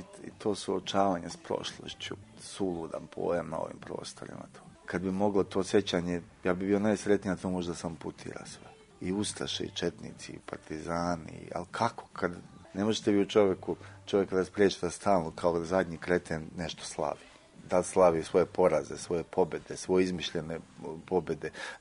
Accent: Belgrade, Serbia; meni koji sam odrastao u Beogradu.

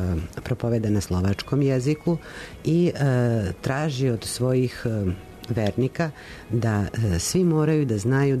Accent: Pazova, Vojvodina, Serbia; odrasla sam u Pazovi, dosta ljudi poznajem

